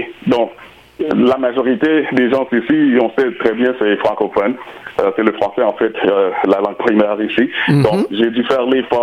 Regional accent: United States; first language en; French is a second language; now in Canada; Comme vous le savez très bien, ma langue courante, c'est anglais, vu que je viens des États-Unis. Mais je vis au Québec.

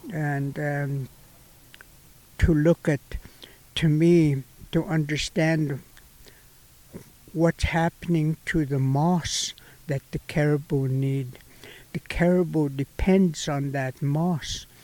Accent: Penticton, British Columbia, Canada; I'm from Penticton. I was raised to do ceremony.

